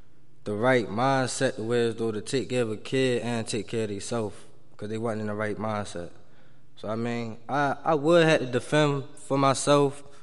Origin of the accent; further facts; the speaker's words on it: Baltimore, Maryland, United States; starts in Baltimore because I am from Baltimore, born and raised.